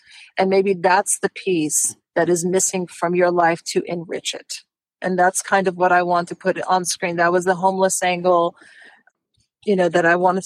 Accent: Austin, Texas, United States; also born or lived in Los Angeles / London; Actually, I live here. I live here. I grew up in Austin. I did go off for 25 years or so in Los Angeles, London, and moved back home in 17.

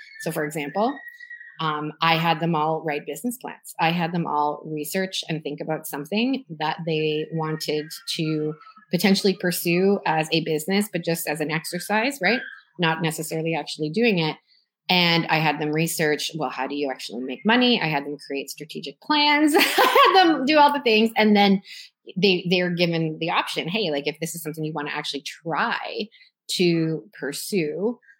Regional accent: Toronto, Ontario, Canada; I'm from Toronto.

